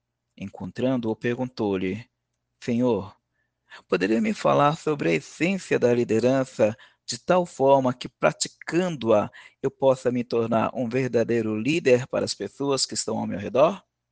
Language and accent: Portuguese; São Paulo, Brazil; Eu sou de São Paulo, capital, que é onde eu estou